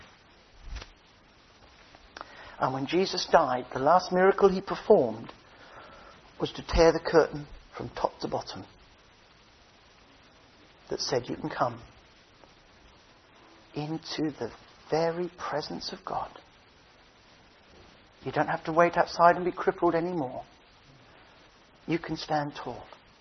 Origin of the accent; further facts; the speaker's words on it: England, United Kingdom; I'm English. Stiff upper lip.